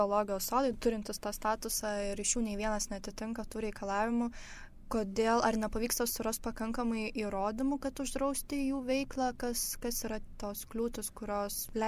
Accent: Klaipėda, Klaipėda County, Lithuania; aš iš Klaipėdos

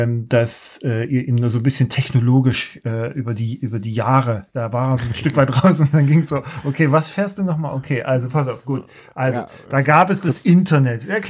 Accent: Wurzen, Saxony, Germany; Nee, Wurzen passt schon.

